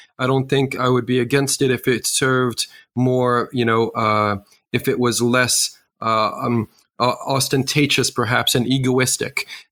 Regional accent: New York City, New York, United States; I grew up in New York City

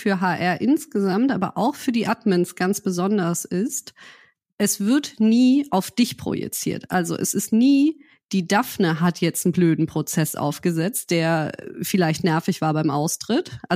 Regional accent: Berlin, Germany; ich komme aus Berlin

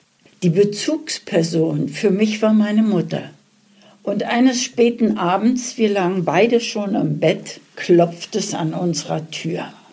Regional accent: Berlin, Germany; born there; Geboren bin ich in Berlin und zwar am 11.08.1938.

